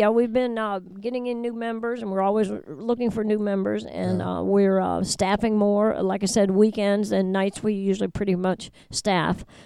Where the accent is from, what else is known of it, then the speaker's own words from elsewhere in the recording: Virginia, United States; I grew up in Northern Virginia, and I don't like going back to the city.